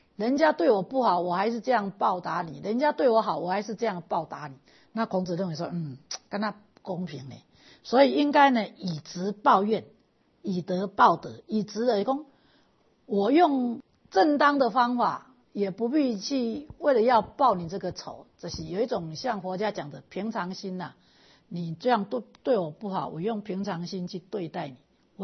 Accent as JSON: {"language": "Chinese", "country": "Taiwan", "said": "因为我们台湾人很会去修护啊"}